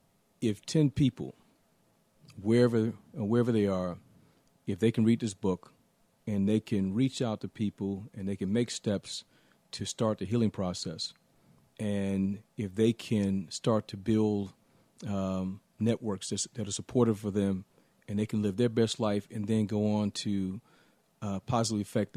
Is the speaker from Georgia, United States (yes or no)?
yes; Augusta, Georgia, United States; also born or lived in Atlanta; And so growing up in the South, Augusta, Georgia, Atlanta, we're a lot more in tune with the history and the journey.